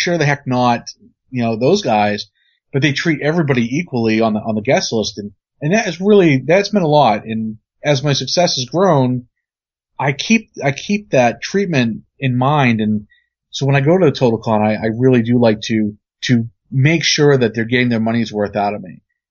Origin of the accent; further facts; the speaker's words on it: Maine, United States; And I'm like, no, I'm from Maine. Open the pool.